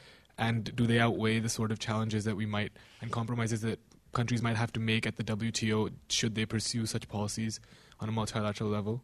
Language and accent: English; India; I'm Indian.